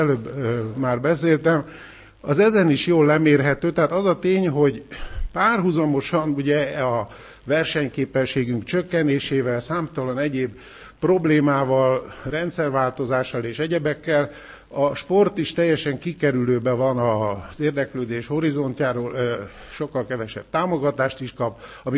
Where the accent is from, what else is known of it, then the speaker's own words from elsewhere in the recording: Hungary; Én nagyon jól tudtam, hogy én magyar vagyok